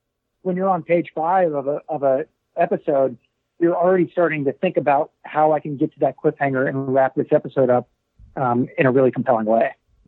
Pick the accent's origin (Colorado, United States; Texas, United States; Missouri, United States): Texas, United States; I grew up in Texas, and I was in high school in Texas when Varsity Blues came out.